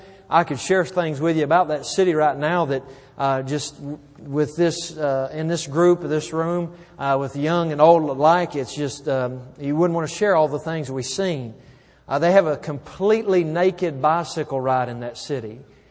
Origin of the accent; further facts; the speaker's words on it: West Virginia, United States; Now, I'm from West Virginia.